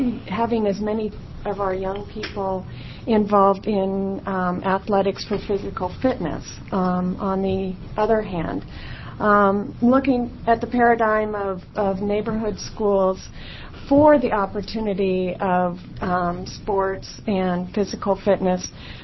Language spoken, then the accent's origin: English; Eugene, Oregon, United States; I'm from Eugene. My daughter is a junior at South Eugene High School.